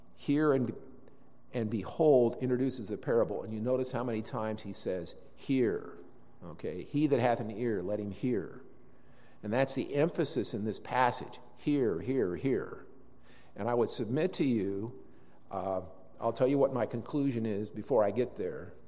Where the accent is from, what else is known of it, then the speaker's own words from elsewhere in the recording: Illinois, United States; I grew up in Illinois, and when I would come here for vacations with my family